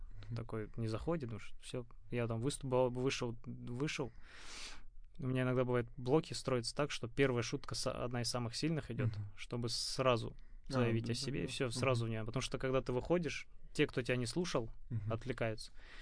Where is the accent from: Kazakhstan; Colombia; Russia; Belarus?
Kazakhstan; Все, я казах, который сидит.